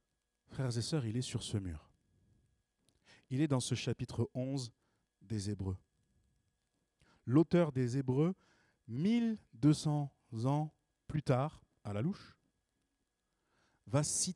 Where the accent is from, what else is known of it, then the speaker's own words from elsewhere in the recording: France; born there; Je suis né en France, déjà, ça c'est un bon départ. Je ne suis pas né à Beyrouth, et je suis heureux d'être né en France, et j'aime mon pays. Il n'est pas parfait, mais j'aime mon pays. Je suis né dans une famille chrétienne